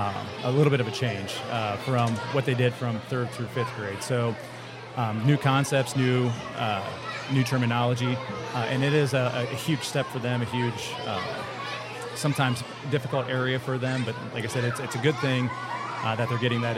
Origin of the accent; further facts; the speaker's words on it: Coldwater, United States; So I'm originally from Coldwater, graduated in 04